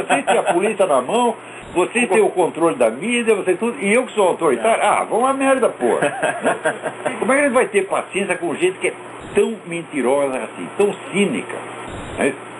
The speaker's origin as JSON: {"language": "Portuguese", "region": "São Paulo", "country": "Brazil", "accent": "paulista", "lives_now": "Rio de Janeiro, Brazil", "said": "Meus filhos, inclusive, aprenderam a falar com carioca e riam muito da minha pronúncia paulista. O pai fala porta."}